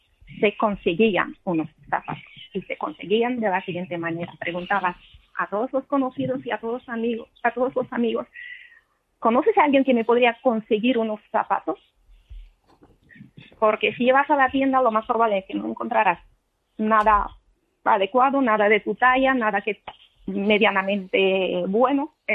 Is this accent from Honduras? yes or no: no; Moldova; Spanish is a second language; moved away as an adult; now in Spain; Sí, yo soy de Moldavia y llego a España con 26, pero la Unión Soviética desaparece cuando yo tenía 17.